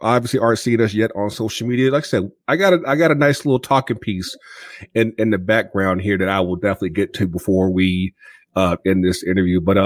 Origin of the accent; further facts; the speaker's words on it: Kinston, North Carolina, United States; I'm from North Carolina as well. I'm on the other from the other side out in Kinston